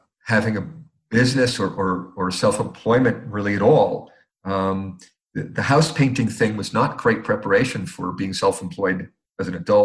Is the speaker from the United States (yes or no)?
yes; United States; now in Ecuador; They did this for me because I'm a human being who lives in Ecuador. As an American, this is kind of a miracle.